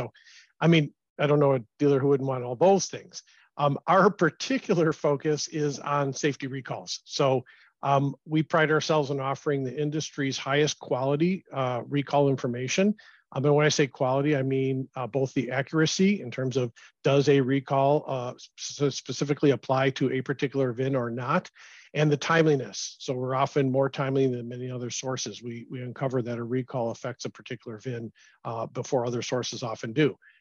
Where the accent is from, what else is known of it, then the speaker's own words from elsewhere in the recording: Detroit, Michigan, United States; So I'm from Detroit. I was born in Detroit, and I've lived in Southeast Michigan my entire life.